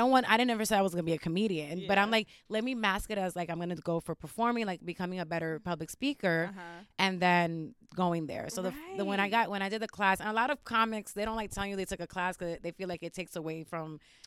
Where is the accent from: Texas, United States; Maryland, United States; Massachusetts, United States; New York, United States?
New York, United States; New York City; Yeah, I grew up in Harlem, Washington Heights in the middle.